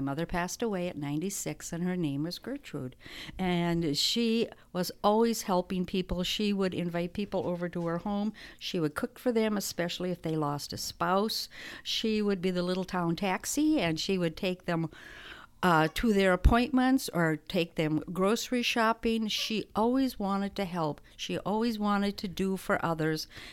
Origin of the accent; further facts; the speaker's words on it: North Dakota, United States; I came from a small town in North Dakota, right on the border of North Dakota, Minnesota, and South Dakota. And I grew up on a farm, and I was sixth in line of 14 children.